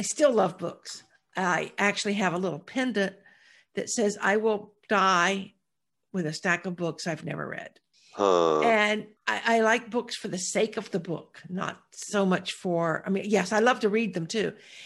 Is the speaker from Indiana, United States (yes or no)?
no; South Carolina, United States; I didn't live in South Dakota. I grew up in South Carolina. Must be something about the South.